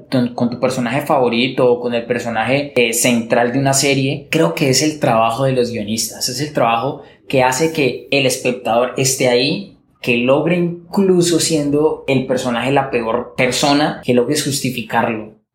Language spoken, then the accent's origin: Spanish; Colombia; aquí somos colombianos.